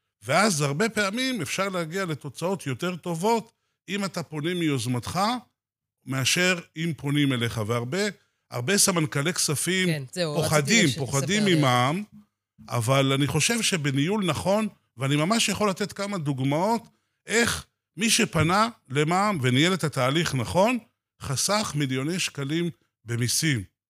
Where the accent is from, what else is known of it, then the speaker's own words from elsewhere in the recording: Rishon LeZion, Central District, Israel; now in Ness Ziona, Israel; נולדתי בשכונת מצוקה בראשון, וככה בשנים הראשונות שהייתי עוד ילד